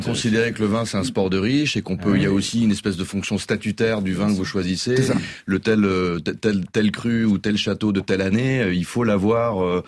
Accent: Belgium; je suis belge.

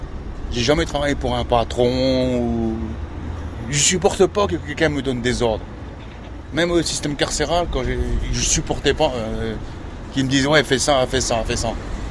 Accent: Lille, Hauts-de-France, France; De Lille. Je suis du Nord. Je suis parti de Lille, je suis parti sur Paris. J'ai habité à Paris.

